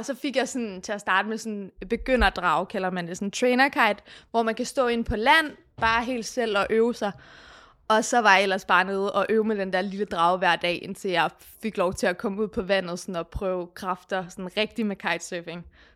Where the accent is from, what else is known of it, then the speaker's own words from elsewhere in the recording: Aarhus, Central Denmark Region, Denmark; jeg kommer fra Aarhus